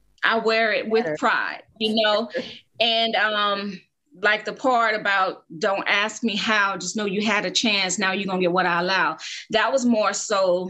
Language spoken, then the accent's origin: English; Augusta, Georgia, United States; In Augusta, because I was born and raised in Augusta, right?